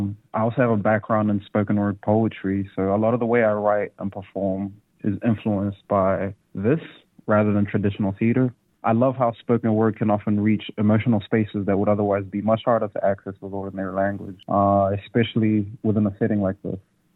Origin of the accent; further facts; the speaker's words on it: New Zealand; also born or lived in Walungu, Democratic Republic of the Congo; I am a water child, and I also have roots in Aotearoa, where I spent a majority of my formative years, as well as my adolescence.